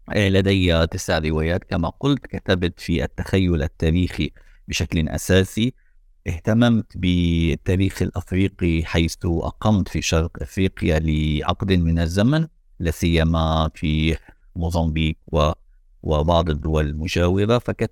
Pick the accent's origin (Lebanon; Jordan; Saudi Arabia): Lebanon; now in South Sudan; أولا أنا لبناني، ولكن أنت لا تحاورني من لبنان، أنت تحاورني من جنوب السودان هذه اللحظة.